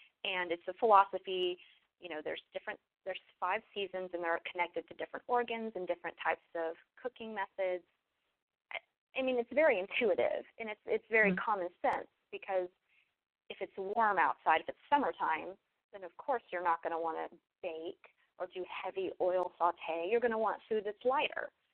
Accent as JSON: {"language": "English", "region": "Texas", "country": "United States", "tie": "born or raised there", "said": "I don't really like spicy food too much, but I grew up in Texas, so I love Mexican food"}